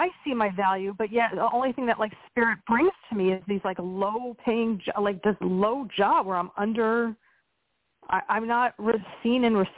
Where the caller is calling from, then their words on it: Pennsylvania, United States; Hi, Jessica, Pennsylvania.